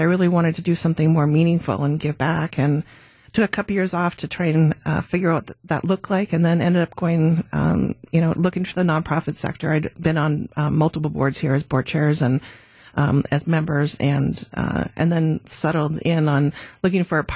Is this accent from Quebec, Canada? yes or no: no; Vancouver, British Columbia, Canada; also born or lived in Calgary; now in Milwaukee, United States; I was born in Calgary, grew up in Vancouver. I was a stockbroker in Vancouver.